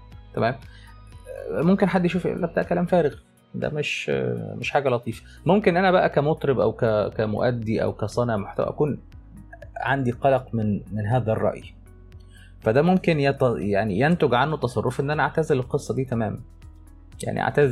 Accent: Egypt; زي ما بيقولوا عندنا في مصر

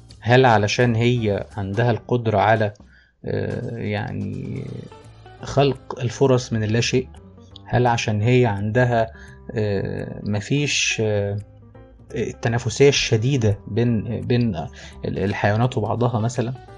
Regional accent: Egypt; وهنا عندنا في مصر

